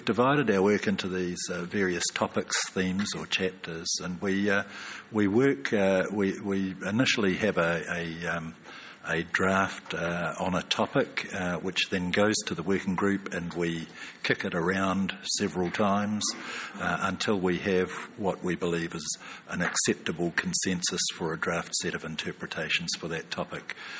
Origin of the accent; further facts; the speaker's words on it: New Zealand; I'm from New Zealand